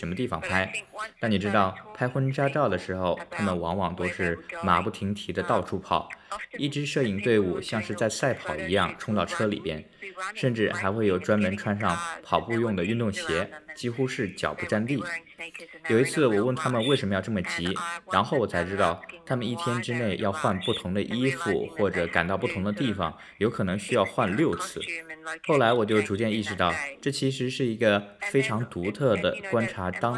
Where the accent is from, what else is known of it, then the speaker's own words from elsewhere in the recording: Australia; moved away as an adult; now in London, United Kingdom; 我是澳洲人